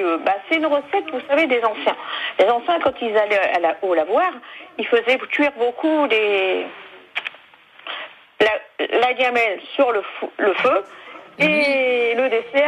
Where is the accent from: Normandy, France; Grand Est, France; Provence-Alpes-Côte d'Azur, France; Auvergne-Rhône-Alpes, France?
Normandy, France; Oui, parce que moi je suis du Calvados